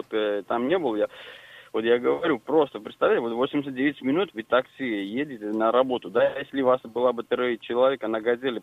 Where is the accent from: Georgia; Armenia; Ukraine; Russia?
Armenia; Звоню клиенту, говорю, знаете, я армянин, вот я ваш заказ взял.